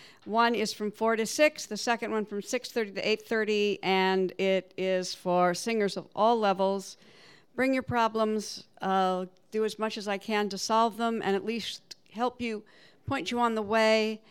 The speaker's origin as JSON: {"language": "English", "town": "Omaha", "region": "Nebraska", "country": "United States", "tie": "born or raised there", "said": "When I grew up in Omaha, we sang it at weddings"}